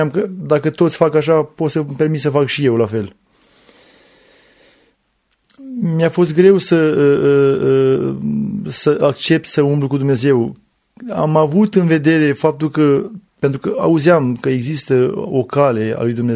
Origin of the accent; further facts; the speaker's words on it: Țăndărei, Ialomița County, Romania; now in Fetești, Romania; am 40 de ani, sunt originar din Țăndărei, județul Ialomița, și de peste 20 ceva de ani ne-am mutat în Fetești, un oraș apropiat de Țăndărei.